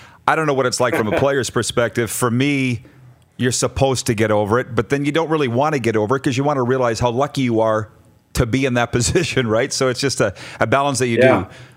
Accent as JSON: {"language": "English", "town": "Milestone", "region": "Saskatchewan", "country": "Canada", "said": "I'm a kid from Milestone, Saskatchewan."}